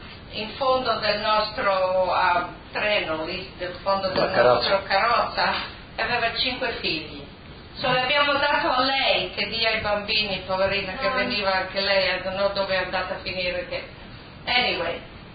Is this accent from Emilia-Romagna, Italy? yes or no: no; San Daniele, Friuli-Venezia Giulia, Italy; born there; Io sono nata a San Daniele l'8 luglio 1940.